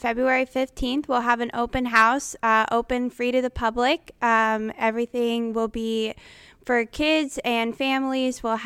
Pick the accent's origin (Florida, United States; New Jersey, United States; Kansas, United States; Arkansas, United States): Florida, United States; Englewood; Well, I'm from Englewood, Florida, small town right near the Cool Today Park, actually.